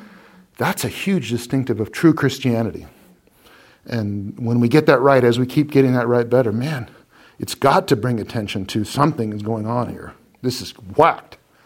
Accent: Portland, Oregon, United States; also born or lived in Texas; I grew up in the South. I was born in Texas. But I went to grade school in Portland, Oregon. And in the 70s, where I lived in Northeast Portland, 33rd was the line between black and white.

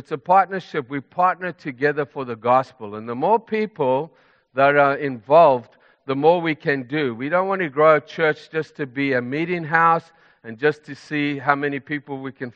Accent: Zimbabwe; I'm from Zimbabwe, to take a team into Zimbabwe again

